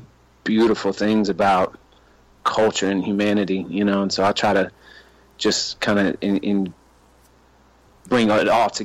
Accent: the South, United States; I'm from the South, man. So I've seen it all, bro.

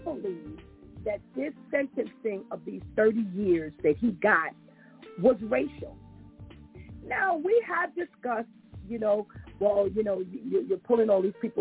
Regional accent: Bronx, New York, United States; So you remember now, I told you I'm from the Bronx.

